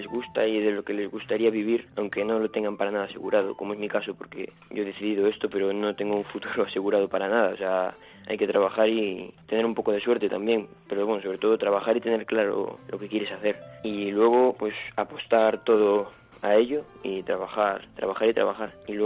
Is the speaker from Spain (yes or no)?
yes; Vigo, Galicia, Spain; representando a tanto a Vigo como a Galicia y como a España, porque soy el primer español en conseguir esta beca